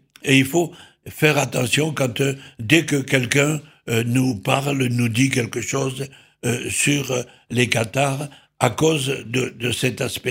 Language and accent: French; south of France, France; Et le tourisme est surtout chez nous, dans le Midi.